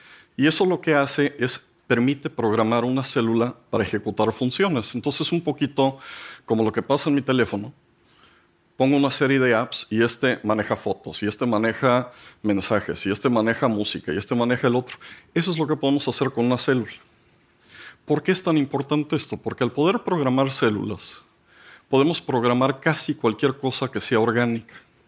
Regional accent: Mexico; yo soy un pobre mexicano

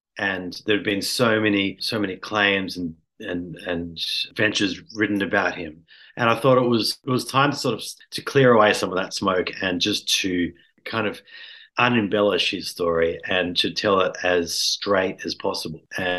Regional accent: Sydney, New South Wales, Australia; I'm from Sydney

